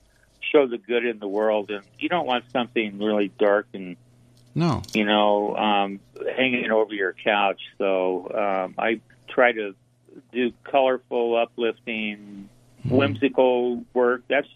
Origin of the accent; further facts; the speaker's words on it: Spokane, Washington, United States; also born or lived in Seattle / New York City / San Francisco / Portland; I grew up in Spokane, but I lived in Seattle and then New York City, San Francisco, Portland, Oregon, before I came here.